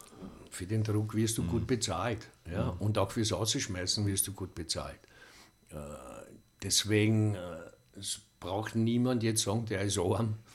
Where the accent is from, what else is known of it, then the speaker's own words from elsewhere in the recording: Simmering, Vienna, Austria; ich bin aufgewachsen in Simmering und im Dialekt sagst du eben dann oft, ein N am Ende statt einem M.